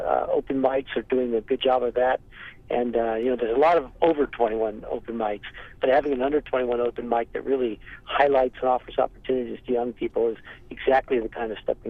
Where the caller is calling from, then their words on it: Nevada, United States; I'm in Nevada right now, and I'm calling in from Nevada